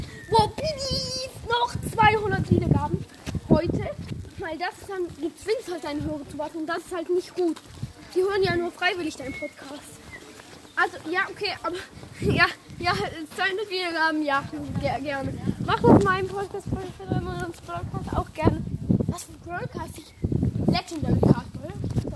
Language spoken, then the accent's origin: German; Germany; Ja, ich komme aus Deutschland.